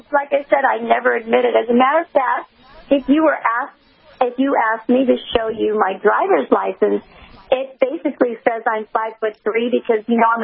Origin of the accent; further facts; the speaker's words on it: Myanmar; Yes, I was born in Burma. I'm Burmese. My parents are Burmese, both my parents. All four of my grandparents are Burmese.